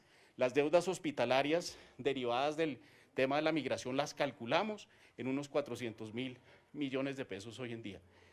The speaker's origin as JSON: {"language": "Spanish", "region": "Bogotá", "country": "Colombia", "said": "como funcionario del gobierno nacional, pero también como bogotano"}